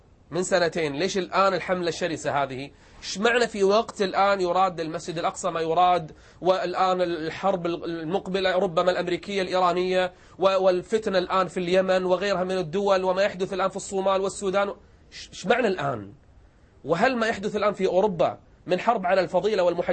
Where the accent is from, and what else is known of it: Kuwait